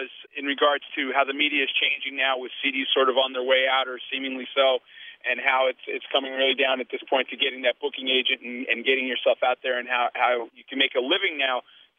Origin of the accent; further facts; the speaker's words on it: Syracuse, New York, United States; I'm from Syracuse, New York, and I'm actually on a road trip here driving down into Raleigh, North Carolina